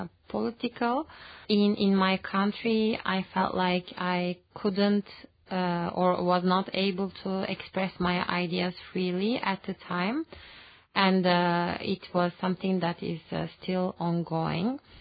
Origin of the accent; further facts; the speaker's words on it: Turkey; English is a second language; now in Luxembourg; I'm 25 years old and I'm from Turkey. Before, I have lived in four different countries and currently I'm living in Luxembourg.